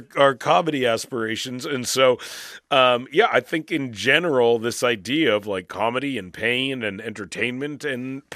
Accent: Canada; because we're Canadian, so we both grew up in places where like you are watching American culture.

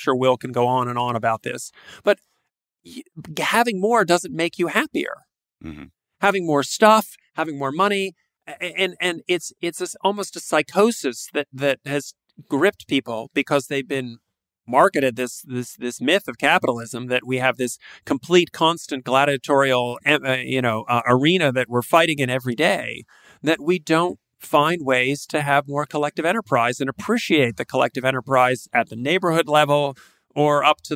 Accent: United States; moved away; when I look back at where I grew up in the States, but left a long time ago, more than half my life ago, left there

